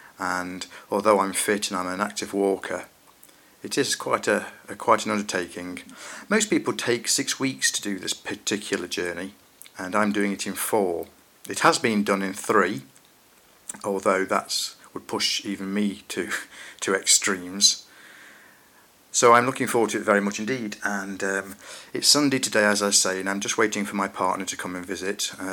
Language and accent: English; Burton-on-Trent, West Midlands, United Kingdom; I shall get a train from my hometown in Burton-on-Trent and head towards Chelmsford